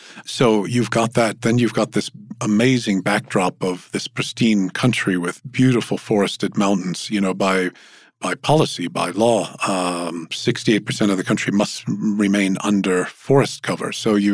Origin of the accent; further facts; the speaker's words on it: Louisiana, United States; You know, I come from Louisiana, and every time I go home for a visit, as much as I enjoy New Orleans